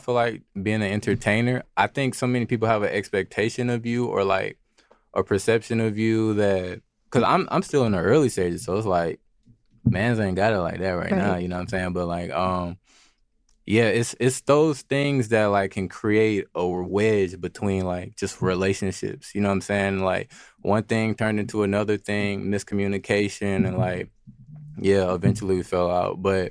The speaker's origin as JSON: {"language": "English", "town": "Atlanta", "region": "Georgia", "country": "United States", "tie": "born or raised there", "lives_now": "Detroit, United States", "said": "I grew up in Atlanta, so I know a lot about Atlanta, and I'm like learning a lot about Detroit now that I'm back and I'm older."}